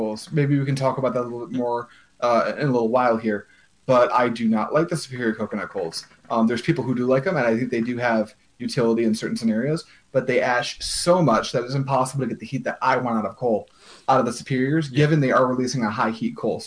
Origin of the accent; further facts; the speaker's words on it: United States; because as an American, I am grossly under qualified to speak in terms of what ash color means.